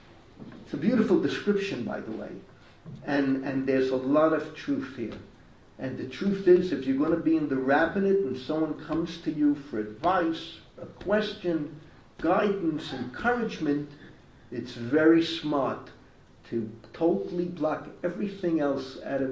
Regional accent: Brooklyn, New York, United States; I was born in Brooklyn in 1941, when Brooklyn was a great center of Jewish activity. I attended modern Orthodox schools, namely the Yeshiva Flatbush, both elementary and high school.

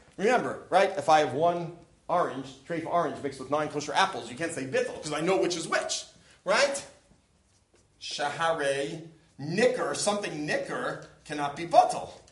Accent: United States; now in Israel; I'm an American in Israel who thinks everything's kosher.

